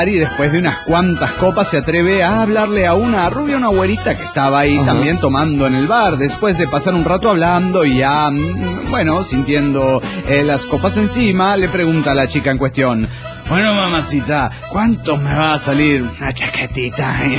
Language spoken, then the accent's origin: Spanish; Huaraz, Ancash, Peru; de Huaraz, Perú.